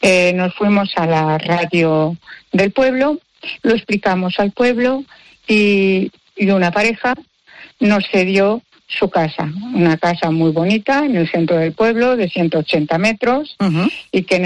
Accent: Puebla de Almoradiel, Castilla-La Mancha, Spain; nos los llevamos al pueblo porque mi marido y yo los veranos nos vamos a mi pueblo.

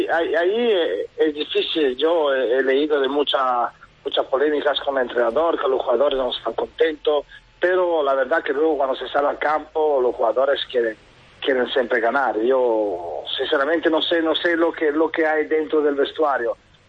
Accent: Italy; Spanish is a second language; soy el primer italiano, el único en la historia a ganarla.

